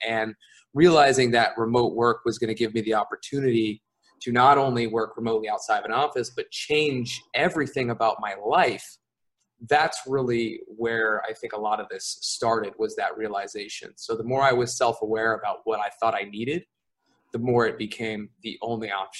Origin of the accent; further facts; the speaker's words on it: California, United States; now in Mexico; I am an American. I'm from California, but I live in Mexico. I've lived in Mexico for most of the past year and a half or so, but over the past 2 years, I've lived in about 15 different countries.